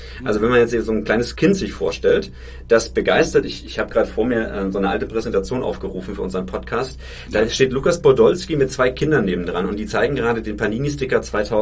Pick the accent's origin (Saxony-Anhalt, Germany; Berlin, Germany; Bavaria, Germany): Bavaria, Germany; ich komme vom Dorf, also aus Franken